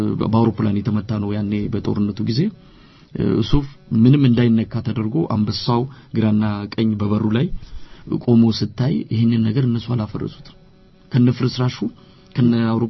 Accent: Hawassa, Sidama, Ethiopia; also born or lived in Addis Ababa; እኔ ተወልጄ ያደኩት ቀደም ሲል እንደገለጽኩት አዋሳ ከተማ ነው አዲስ አበባንም ኖሬበታለሁና

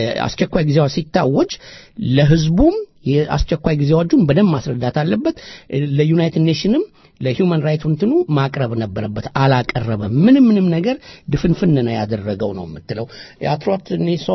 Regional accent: Ethiopia; Swedish is a second language; now in Sweden; jag är alltså från Etiopien.

